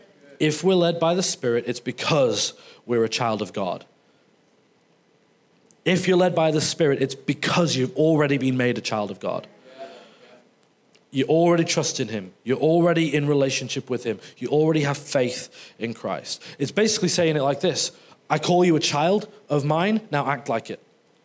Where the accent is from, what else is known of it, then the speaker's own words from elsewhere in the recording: England, United Kingdom; my wife's German, so I do kilograms. I'm English, so I kind of do stone and pounds.